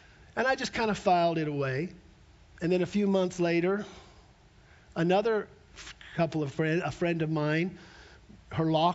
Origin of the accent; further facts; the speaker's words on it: Albuquerque, New Mexico, United States; I grew up in Albuquerque.